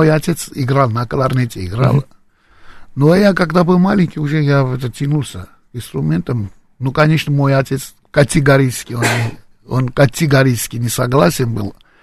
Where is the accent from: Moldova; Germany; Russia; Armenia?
Armenia; Gyumri, Shirak; Я из Гюмри. Из второго города в Армении.